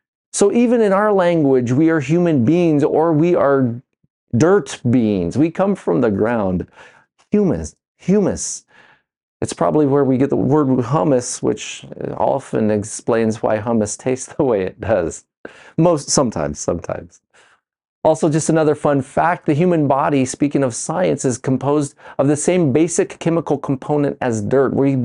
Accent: Colorado, United States; born there; I was born in Colorado. I didn't get to decide that.

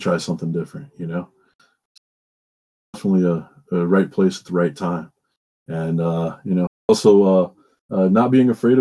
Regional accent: Iowa, United States; growing up in Iowa in kind of the really Rust Belt, Farm Belt town that I grew up

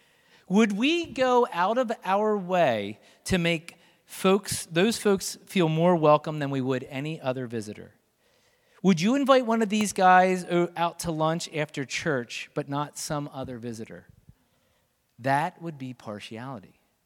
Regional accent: Pennsylvania, United States; despite the fact that I was white, I was from Pennsylvania, and I was dressing like a moron.

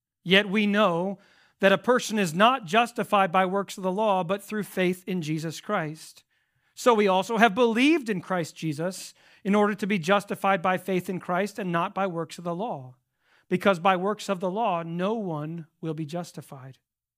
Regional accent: Colorado, United States; If I wanted to use geography, I would say I'm an Appalachian Southerner who used to be a Colorado kid.

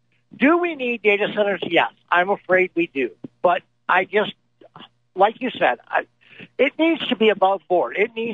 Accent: Mason, Michigan, United States; this UConn situation reminds me a lot of what's going on in my hometown of Mason, Michigan.

